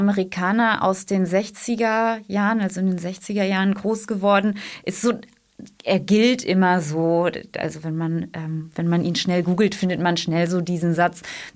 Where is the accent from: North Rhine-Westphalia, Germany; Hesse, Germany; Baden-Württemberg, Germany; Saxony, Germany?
North Rhine-Westphalia, Germany; Cologne; ich komme aus der Stadt Köln